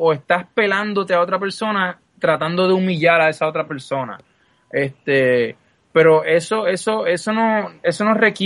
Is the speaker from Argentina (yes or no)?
no; Bayamón, Puerto Rico; cuando yo estaba en Bayamón caminando por las calles de mi pueblo con mi mai